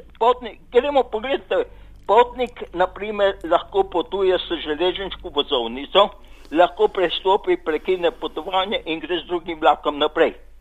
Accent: Pivka, Littoral–Inner Carniola, Slovenia; ker sem jaz tukaj iz Pivke.

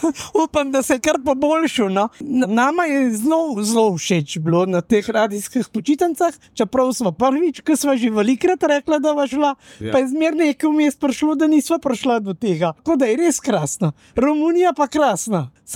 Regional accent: Trzin, Central Slovenia, Slovenia; iz Trzina, ki se tudi rima

